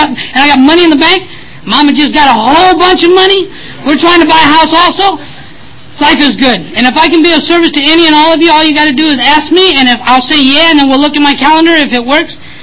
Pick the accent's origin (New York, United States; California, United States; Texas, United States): California, United States; Vallejo; For me to walk down the streets of Vallejo, California, my hometown, clean and sober, going to an A&A meeting